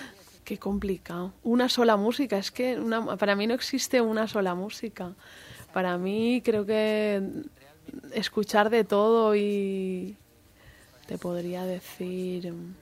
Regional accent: Valencia, Valencian Community, Spain; Valencia. Me encanta mi ciudad, yo somos de la Terreta

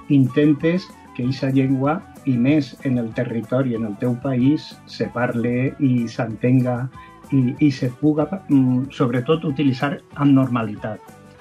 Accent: Valencian Community, Spain; first language Valencian; el meu projecte és en valencià, en la meva llengua.

